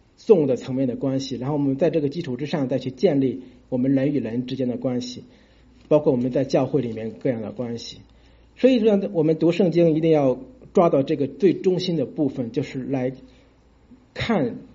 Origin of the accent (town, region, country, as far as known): China